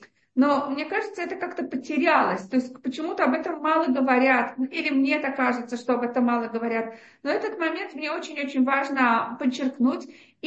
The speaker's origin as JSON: {"language": "Russian", "country": "Russia", "said": "мой муж из Америки, а я из России"}